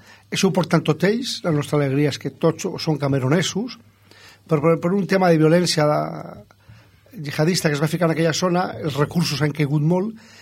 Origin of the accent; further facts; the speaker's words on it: Barcelona, Catalonia, Spain; jo soc de Barcelona